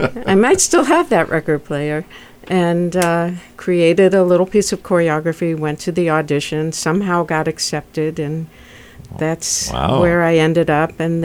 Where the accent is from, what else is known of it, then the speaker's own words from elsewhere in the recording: St. Louis, Missouri, United States; No, actually, I'm not. I grew up in St. Louis.